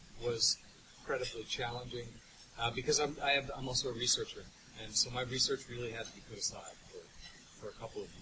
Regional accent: New York, United States; I grew up in New York when I was a little kid, and that story really resonated.

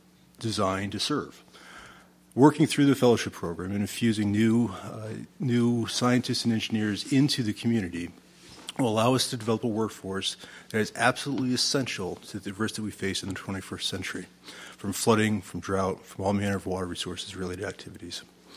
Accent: Salt Lake City, Utah, United States; I grew up in Salt Lake, so I should be used to the drier climate here

